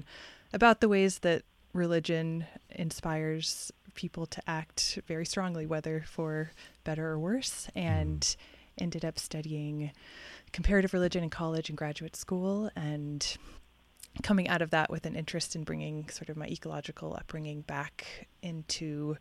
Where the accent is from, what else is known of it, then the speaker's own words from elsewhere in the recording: Oklahoma, United States; And growing up in Oklahoma, I was pretty much raised in a secular home, but in the very sort of fervent religious landscape of Baptist Christianity